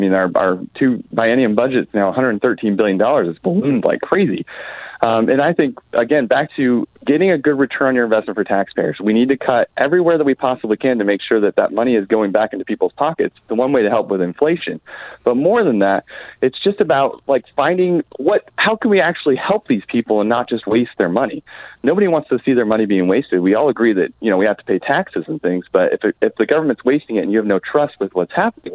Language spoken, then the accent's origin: English; Portland, Oregon, United States; Even though I'm from Portland, I'm still everywhere meeting all of these people.